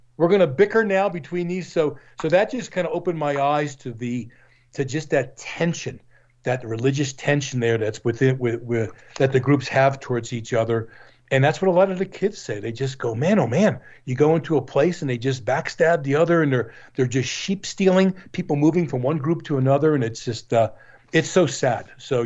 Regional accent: New Jersey, United States; I grew up back in New Jersey in a home that had a Catholic theme to it.

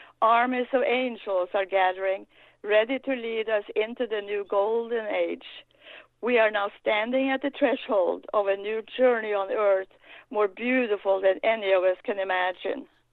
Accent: Norway; I was born and raised in Norway, and every summer I spent the summer at my parents' cabin, not too far from the North Sea

